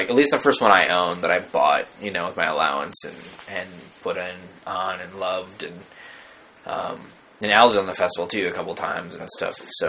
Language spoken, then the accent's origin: English; Michigan, United States; at least when I grew up in Michigan and I moved out to California, like, they weren't necessarily that into comedy stuff